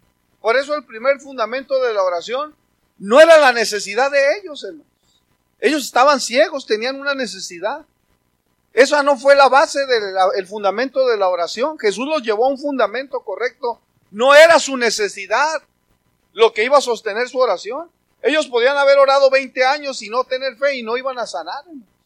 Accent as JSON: {"language": "Spanish", "country": "Mexico", "said": "porque los judíos igual eran batallosos como los mexicanos, somos batallosos."}